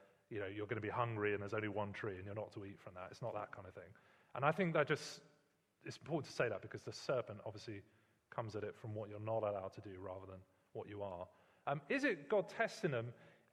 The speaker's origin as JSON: {"language": "English", "region": "London", "country": "United Kingdom", "tie": "born or raised there", "said": "I was brought up to talk in South London"}